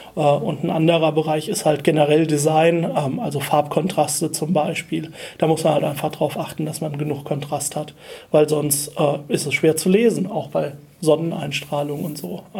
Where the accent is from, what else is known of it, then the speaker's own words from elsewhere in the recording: Germany; now in Vienna, Austria; ich bin ein Deutscher in Wien und ich kenne niemanden